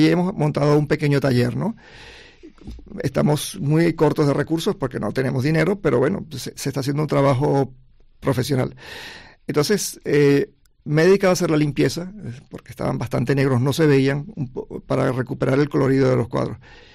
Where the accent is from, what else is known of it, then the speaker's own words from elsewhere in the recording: Venezuela; moved away as an adult; yo soy venezolano, uh-huh. vine a estudiar a Sevilla en el año 74, 75, perdón, y hice la carrera allí de restauración